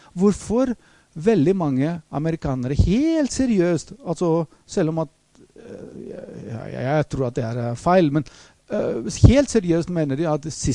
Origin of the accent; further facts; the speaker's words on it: Greece; Norwegian is a second language; now in Norway; Jeg har jobbet stort sett hele mitt liv i Norge, har vært her i 30 år, men jeg er fra Hellas også, jeg er greker.